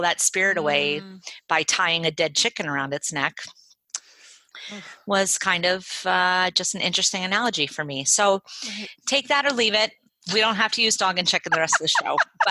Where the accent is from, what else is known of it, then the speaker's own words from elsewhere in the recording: New Jersey, United States; And I was from Jersey, and I moved here, and, you know, I was pretending to be a farmer.